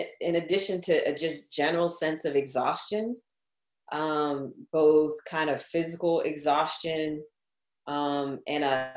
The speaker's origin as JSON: {"language": "English", "town": "Washington", "region": "District of Columbia", "country": "United States", "tie": "born or raised there", "said": "my hometown of Washington, D.C."}